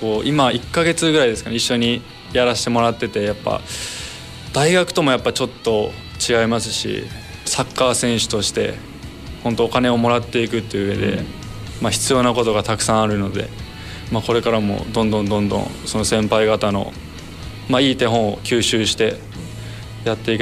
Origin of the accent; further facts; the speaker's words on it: Fukuoka, Japan; 福岡出身です、ね、もうずっと、はい、ちっちゃい頃からずっと福岡で育ってきました。